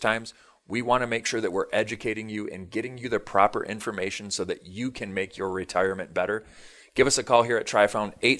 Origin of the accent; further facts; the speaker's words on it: Michigan, United States; now in Southwest Florida, United States; I'm from Michigan. So for us down here in Southwest Florida, snow is a very distant memory